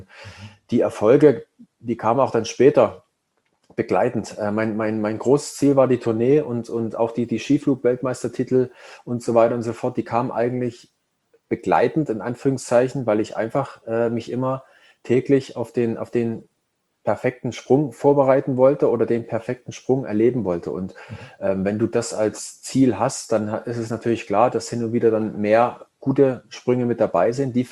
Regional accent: Saxony, Germany; ich bin ja im Erzgebirge aufgewachsen in der damaligen DDR

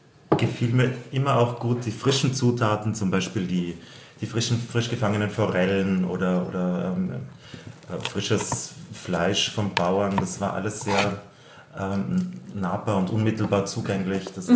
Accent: Carinthia, Austria; accent: Austrian; moved away as an adult; also born or lived in Vienna; now in Berlin, Germany; Ich bin Österreicher, wie du an meinem Dialekt vielleicht schnell hören wirst können, bin ich aus Österreich. Ich bin aus dem Süden Österreichs, aus Kärnten, dort bin ich aufgewachsen und habe dann, sobald ich 18 war, viele Jahre in Wien gelebt und bin jetzt seit, ich glaube, 10 Jahren in Berlin.

